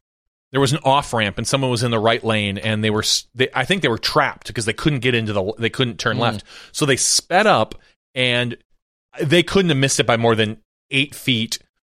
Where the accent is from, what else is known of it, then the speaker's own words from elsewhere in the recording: Appleton, Wisconsin, United States; I lived right off of Highway 10 growing up in Appleton, so it was a pretty major road.